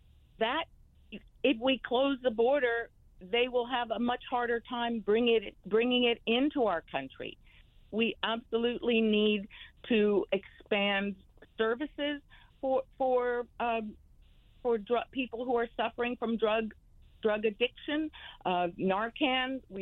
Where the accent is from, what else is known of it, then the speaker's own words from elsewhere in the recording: Connecticut, United States; I am from Connecticut. I live in Connecticut.